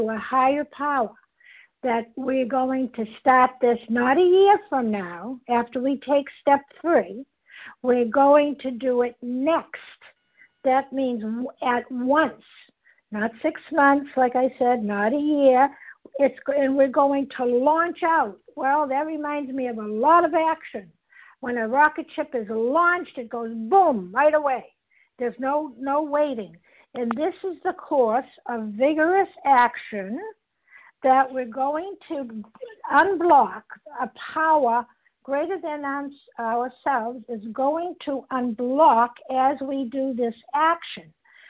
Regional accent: Massachusetts, United States; I am a recovered compulsive overeater, and I'm from Massachusetts.

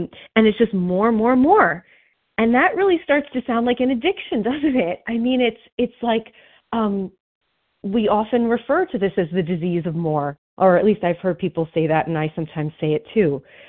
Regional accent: New Jersey, United States; I'm from New Jersey

